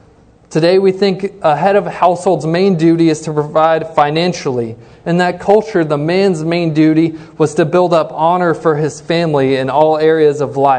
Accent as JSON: {"language": "English", "town": "Denver", "region": "Colorado", "country": "United States", "tie": "born or raised there", "said": "We grew up in Denver, Colorado, and the Broncos are a big deal there."}